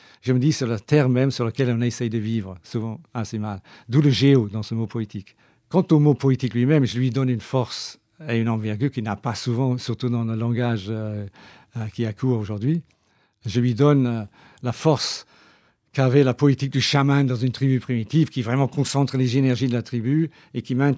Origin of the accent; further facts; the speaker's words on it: Glasgow, Scotland, United Kingdom; par exemple Glasgow, pas seulement parce que c'est ma ville natale